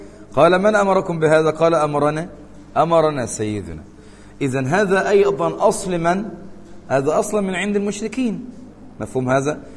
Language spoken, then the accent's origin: Arabic; Egypt; أمريكي ولا عربي ولا مصري؟ أنا مصري، طب كلمني عربي